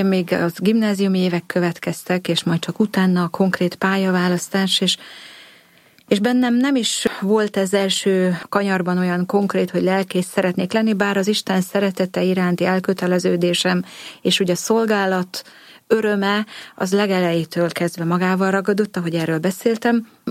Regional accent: Kunmadaras, Jász-Nagykun-Szolnok, Hungary; Vidéken történt ez Kunmadarason, és abban az időben egy rendkívül pezsgő lelki élet volt a református közösségben, úgyhogy az én családom ennek a közösségnek a tagja

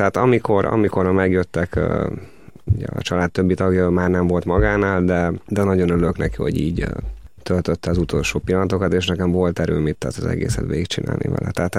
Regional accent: Hungary; born there; egy olyan országban, Magyarországra születtem magyarként, ahol én most vagyok.

